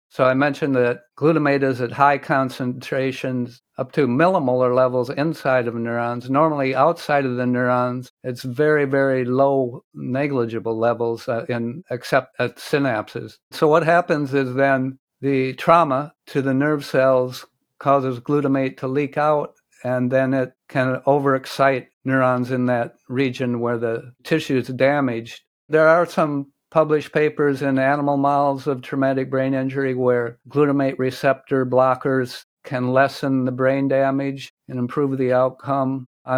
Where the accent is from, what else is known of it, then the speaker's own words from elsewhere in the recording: Rochester, Minnesota, United States; I'm from Rochester, Minnesota. I went to Mayo High School.